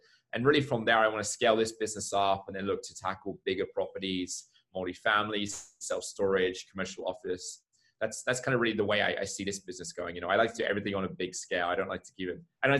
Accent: England, United Kingdom; moved away as an adult; also born or lived in Germany / Mexico; So in case you can't tell from my accent, I'm from the UK. I grew up in England for the first 20 years of my life. My entire family still actually lives in the UK. When I was 20, I left England. I moved to Germany.

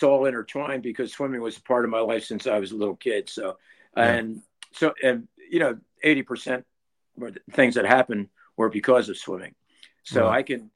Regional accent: Pennsylvania, United States; I never would have dreamed of when I was, you know, a young swimmer growing up outside of Philadelphia.

